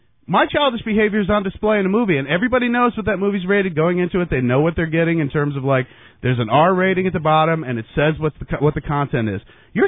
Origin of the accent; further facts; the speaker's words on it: New York, United States; Sir, not for nothing, but I grew up here in New York, New Jersey area.